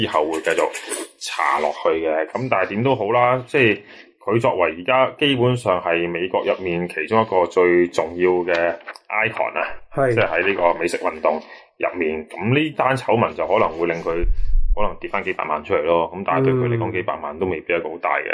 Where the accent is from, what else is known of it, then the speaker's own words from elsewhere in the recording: China; 我作为一个中国人，真系好难理解到西人嘅嗰种年轻人嗰啲文化